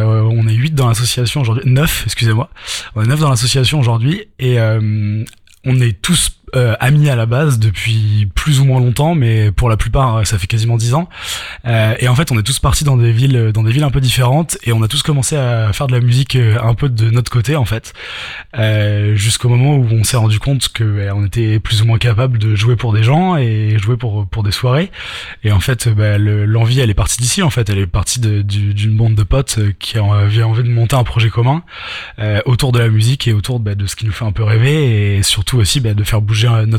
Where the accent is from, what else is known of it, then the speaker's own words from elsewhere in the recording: Le Havre, Normandy, France; moved away as an adult; now in Paris, France; moi je suis né au Havre, j'ai grandi ici, je suis parti un petit peu pour mes études dans le sud de la France et voilà, sinon je suis assez vite remonté. J'habite à Paris en ce moment, mais plus pour très longtemps. Et du coup, je passe le plus clair de mon temps au Havre